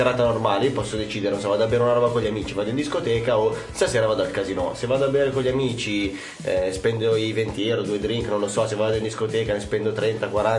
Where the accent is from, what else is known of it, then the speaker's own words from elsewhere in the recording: Lombardy, Italy; Lo vedo proprio da Brianzolo, la vedo male